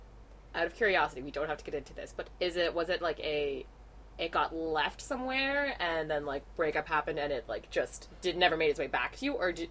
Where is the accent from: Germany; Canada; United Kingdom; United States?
Canada; Ontario; definitely growing up in Southern Ontario, it's just like, oh